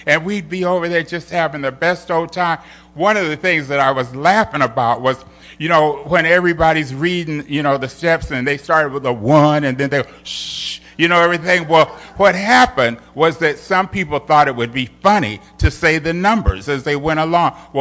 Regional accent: Los Angeles, California, United States; I grew up in L.A. I was born there.

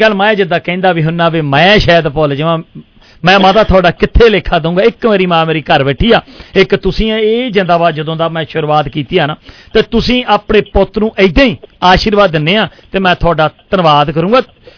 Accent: Punjab, India; ਅਸੀਂ ਇੱਕੋ ਗ੍ਰਾਂ ਦੇ ਹਾਂ, ਇੱਕੋ ਸਾਡਾ ਏਰੀਆ, ਤੇ ਅਸੀਂ ਦੁਆਬੇ ਨੂੰ ਬਿਲੋਂਗ ਕਰਦੇ ਹਾਂ ਦੋਵੇਂ ਭਾਈ

